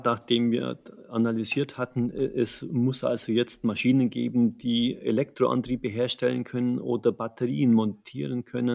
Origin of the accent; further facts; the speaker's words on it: Germany; wir mussten als Deutsche wettbewerbsfähig sein.